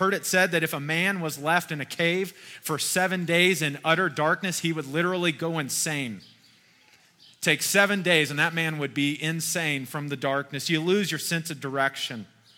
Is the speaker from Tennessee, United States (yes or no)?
no; Kentucky, United States; Now, many of y'all know I was raised in Kentucky. And I still remember when I first moved to Kentucky